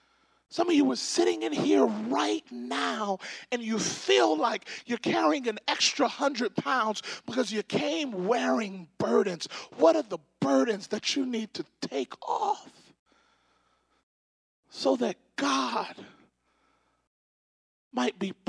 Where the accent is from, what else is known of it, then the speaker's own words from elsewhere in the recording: Pearl, Mississippi, United States; I grew up in Pearl, Mississippi, and we lived, I don't know, maybe 3-4 minutes away from the airport.